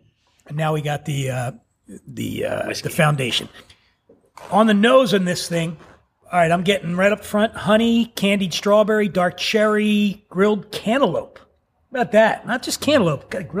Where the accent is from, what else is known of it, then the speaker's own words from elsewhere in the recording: Philadelphia, Pennsylvania, United States; I grew up poor in Philly.